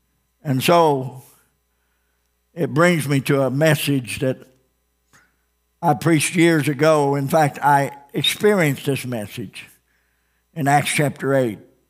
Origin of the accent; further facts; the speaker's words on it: Ozark, Missouri, United States; Here in Ozark, I grew up in Ozark. I remember when 65 and 14 was a four-way stop.